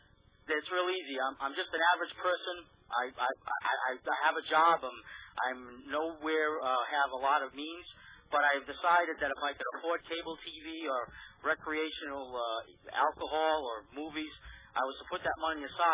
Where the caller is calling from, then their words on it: Rhode Island, United States; I'm calling from Rhode Island.